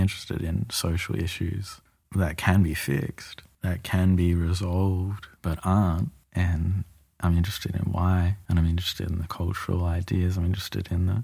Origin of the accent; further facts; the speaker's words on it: Alice Springs, Northern Territory, Australia; So I grew up Catholic in Alice Springs